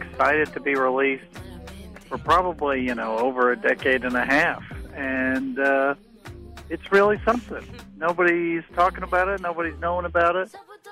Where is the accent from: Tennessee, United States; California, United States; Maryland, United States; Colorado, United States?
Tennessee, United States; Nashville; I'm from Nashville, and I'm calling to say